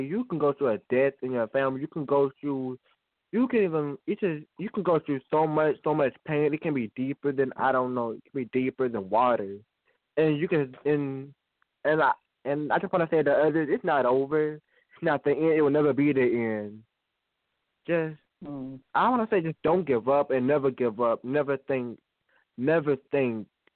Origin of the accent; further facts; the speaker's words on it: Jefferson, Georgia, United States; also born or lived in Athens; And I was born in Athens, but I'm raised in Jefferson.